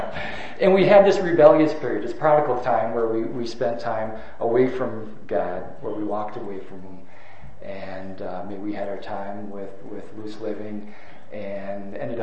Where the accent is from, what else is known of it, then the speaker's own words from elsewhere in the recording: Wisconsin, United States; But I grew up there and came to Christ at a men's retreat. And you know, growing up in Wisconsin